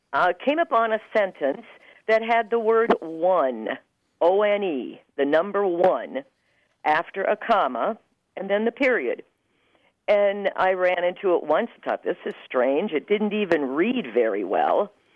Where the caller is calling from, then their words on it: Indianapolis, Indiana, United States; from Indianapolis, Indiana, and I think I'm speaking to Grant.